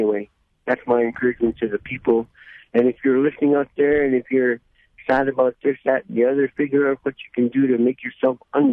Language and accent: English; Alamo, Sonora, Mexico; now in Bethel, United States; Alamo, Sonora, Mexico. That's my hometown, besides Bethel, you know.